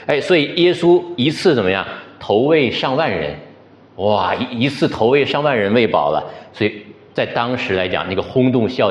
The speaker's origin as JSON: {"language": "Chinese", "country": "China", "said": "我们中国人以前见面是习惯是吃了吗吃了吗"}